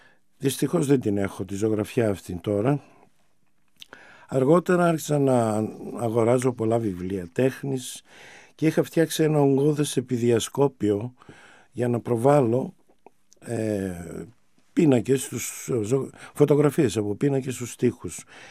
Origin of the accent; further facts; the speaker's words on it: Thessaloniki, Central Macedonia, Greece; Γεννήθηκα στη Θεσσαλονίκη, μεγάλωσα στην οδό Ίωνος Δραγούμη πάνω από την Εγνατία και αργότερα στην πλατεία δικαστηρίων.